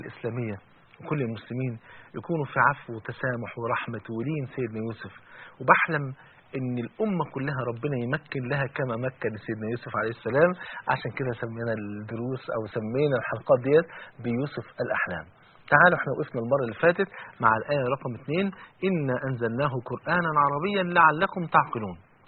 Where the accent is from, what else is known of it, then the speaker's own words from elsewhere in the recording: Egypt; انا كرجل مصري